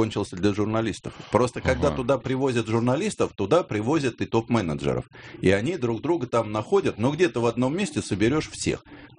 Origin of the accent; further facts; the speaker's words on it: Moscow, Russia; я как любой москвич.